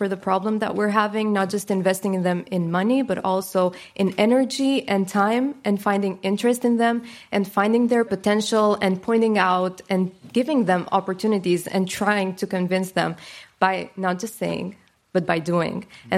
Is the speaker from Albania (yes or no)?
yes; Tropojë, Kukës County, Albania; I'm 19 and I'm studying here in Albania. I was born and raised in Albania in the heart of Tropoi, which is a very remote area of Albania.